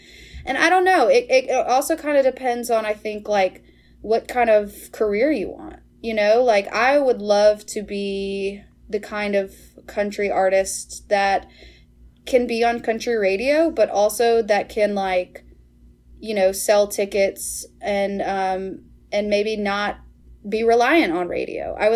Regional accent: Shueyville, Iowa, United States; I'm from the Heartland. I am from a tiny little town by the name of Shueyville, Iowa, born and raised. And, you know, we have two bars and a church in Shueyville.

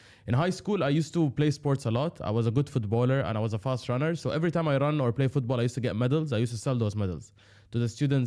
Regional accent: Dubai, United Arab Emirates; I'm born and raised in Dubai. I studied in Westminster School in Dubai, Al Qusais.

